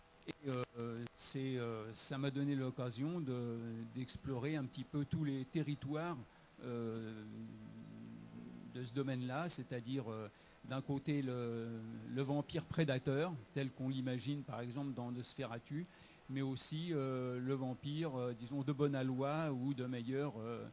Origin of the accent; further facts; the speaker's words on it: Paris, Île-de-France, France; je suis parisien, déjà, depuis plusieurs générations.